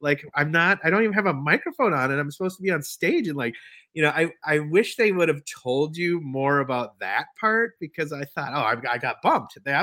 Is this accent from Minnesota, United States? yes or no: yes; Minneapolis, Minnesota, United States; I had them play … because I was from Minneapolis.